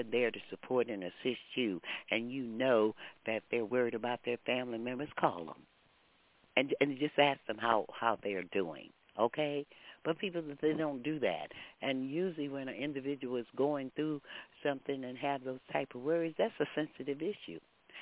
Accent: Louisiana, United States; I'm out the South, so, I mean, I'm not from New Orleans, but I'm right across the river, okay?

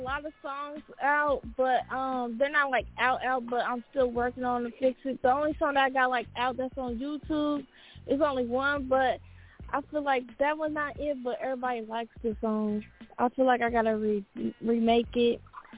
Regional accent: Ohio, United States; also born or lived in Los Angeles; Well, I was born and raised in Dan, Ohio, and LA. That's my second home. And I really like LA more, but Dan is cool. It's just cold out here.

